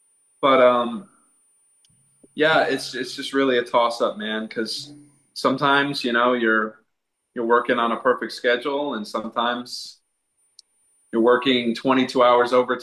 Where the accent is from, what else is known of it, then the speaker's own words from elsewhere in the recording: New York, United States; No. I'm actually from New York. It was just crazy. They're usually looking for some Italian accent guy. And I'm literally Italian and from New York.